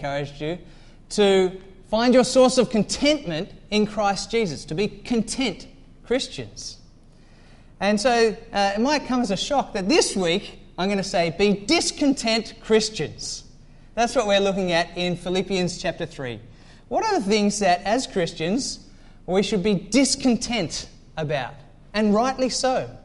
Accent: Sydney, New South Wales, Australia; now in Little Shelford, United Kingdom; I'm from Little Shelford this morning, but before that, from Sydney.

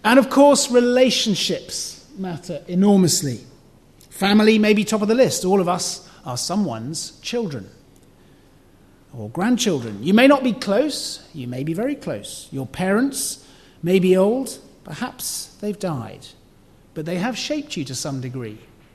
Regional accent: Kenya; I'm a Christian, I'm married to Lucy, I have three super children, I grew up in Kenya

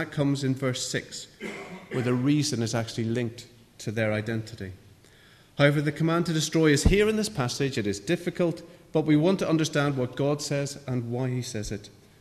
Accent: Northern Ireland, United Kingdom; I can only support Ireland, even though I'm British, because my identity is so tied up with having grown up in Northern Ireland.

